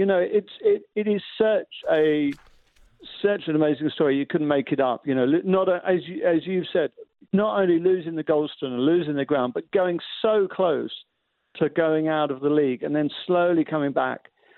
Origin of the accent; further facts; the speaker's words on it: London, United Kingdom; now in Brighton, United Kingdom; as a Londoner who's come to live in Brighton